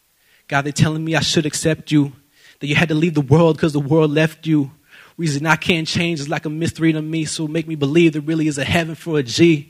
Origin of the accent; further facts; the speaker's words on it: United States; born there; I was born and raised in the Salvation Army, but I'm actually the first one in my family tree to be born in the U.S. My parents are immigrants from Panama.